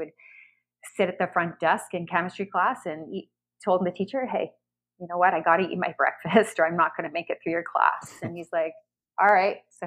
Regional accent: London, Ontario, Canada; I grew up in London, Ontario

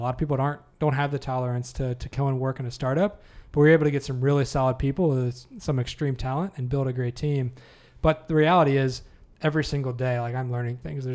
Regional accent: Chillicothe, United States; I mean, I grew up in Chillicothe, really.

